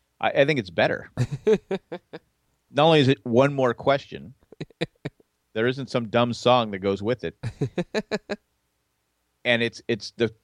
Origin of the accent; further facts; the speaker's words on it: San Diego, California, United States; I was like the only person in San Diego on my street and my school that was a Padre fan growing up in San Diego.